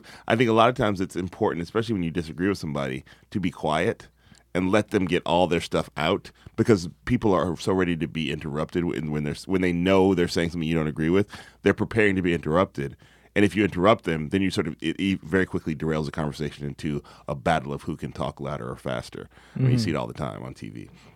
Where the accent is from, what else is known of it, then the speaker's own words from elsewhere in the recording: the South, United States; I'm from the South, you know, I'm as country as it comes.